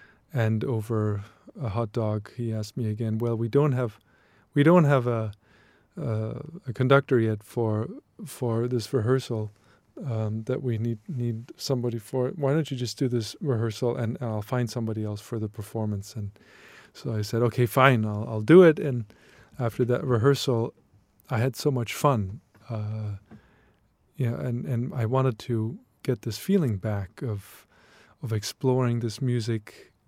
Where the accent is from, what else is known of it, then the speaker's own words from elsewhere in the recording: Leipzig, Saxony, Germany; My hometown, Leipzig, the birthplace of many composers